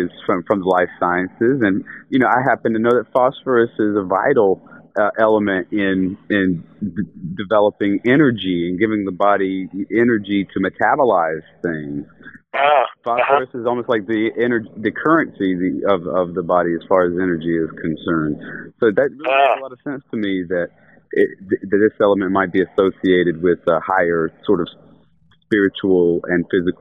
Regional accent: the South, United States; I'm a Southerner, like Edgar Casey is, and so it's hard for me sometimes to, you know, mix metaphysics with my Southern roots, especially my Protestant background.

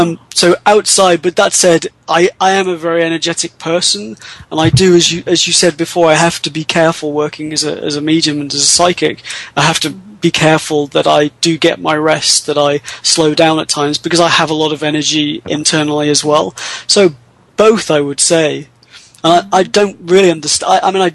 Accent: United Kingdom; now in United States; I'm British, but I live in Tennessee, and when I moved here, I was just fascinated by the extreme weather systems. And I live next to the Smoky Mountains

